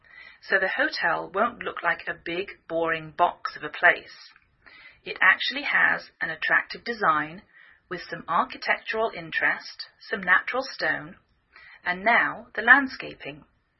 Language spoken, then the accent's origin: English; England, United Kingdom; now in United States